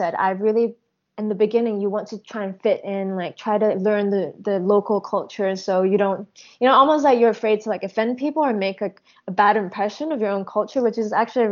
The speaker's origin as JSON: {"language": "English", "country": "Hong Kong", "tie": "born or raised there", "also_born_or_lived": "Canada / Vancouver, Canada", "moved": "yes", "lives_now": "United Kingdom", "said": "I came to the UK similar age, around 26, 27. So I was born in Canada, but grew up in Hong Kong, and then I went back to Canada, and then I came here to study OT. But I studied actually in Leeds in Northern England"}